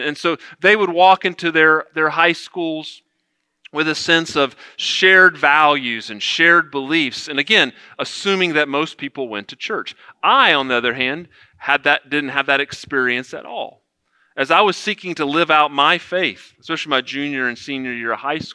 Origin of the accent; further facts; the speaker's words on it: Houston, Texas, United States; growing up in Northwest Houston in the mid-90s, going to Jersey Village High School.